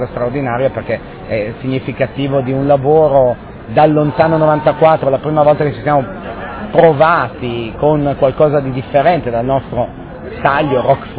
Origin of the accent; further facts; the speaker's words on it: Piedmont, Italy; born there; ho mamma napoletana e sono nato in Monferrato, papà piemontese, eccetera, eccetera, e mezzo francese.